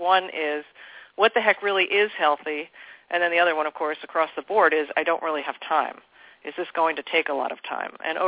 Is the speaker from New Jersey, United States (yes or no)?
no; New York City, New York, United States; I live here full time. I'm from the New York City originally, but I don't know. I retreated out here some 14 years ago.